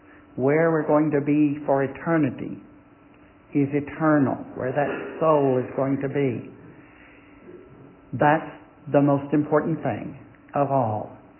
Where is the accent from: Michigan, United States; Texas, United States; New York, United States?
Texas, United States; and I'm a Texan. I love Texas.